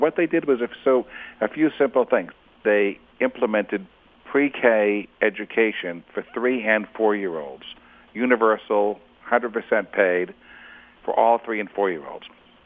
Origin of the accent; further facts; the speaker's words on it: Worcester, Massachusetts, United States; I mean, I grew up in Worcester, Massachusetts. It's a great working class town, lots of factories, shoe factories, textile mills.